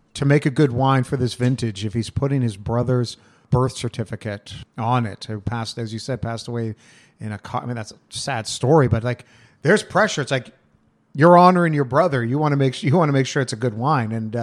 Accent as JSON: {"language": "English", "town": "Toronto", "region": "Ontario", "country": "Canada", "said": "I'm from Toronto, Ontario"}